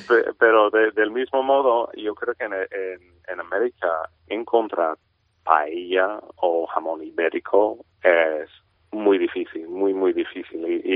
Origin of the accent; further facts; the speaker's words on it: California, United States; Hombre, yo soy de California, entonces California es el mejor estado, ¿no?